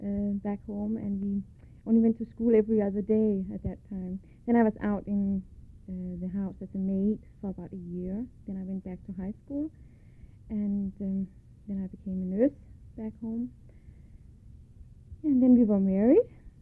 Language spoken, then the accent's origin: English; Zealand, Denmark; also born or lived in Søndersø, Funen; We lived there for about 4 years after I was born, and then we moved to Sjælland, so I actually grew up in Sjælland.